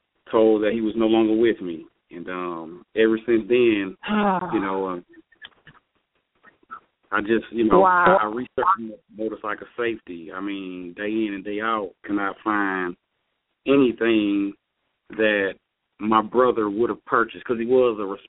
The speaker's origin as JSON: {"language": "English", "town": "Mobile", "region": "Alabama", "country": "United States", "said": "I am from Mobile, Alabama, and I am a 21st century African-American inventor."}